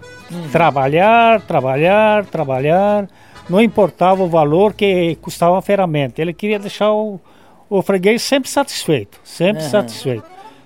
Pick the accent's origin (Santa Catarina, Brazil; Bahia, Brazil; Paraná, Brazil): Paraná, Brazil; Pato Branco; born there; Não, eu nasci em Pato Branco, na comunidade de Independência.